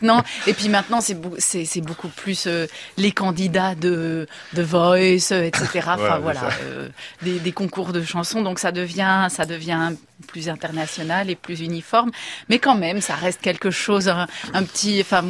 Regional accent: Belgium; Donc, chez nous en Belgique, il y a aussi

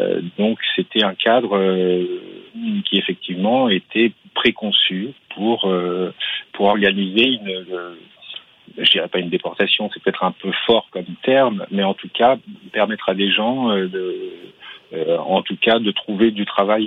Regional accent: France; Je suis pas un immigré, je suis français, a priori.

